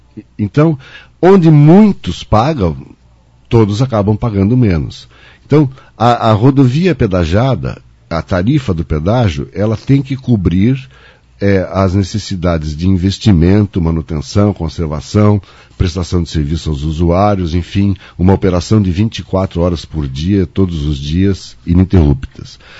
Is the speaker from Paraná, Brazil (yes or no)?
yes; Paraná, Brazil; a nossa economia e a nossa vida como paranaenses não estaria na classificação tão alta como está hoje dentro da federação